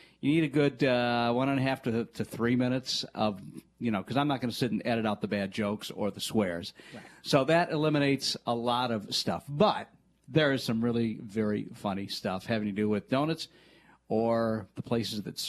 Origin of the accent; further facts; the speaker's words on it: Midwest, United States; I'm from the Midwest, and that's a very typical Midwestern real cheap meal to make.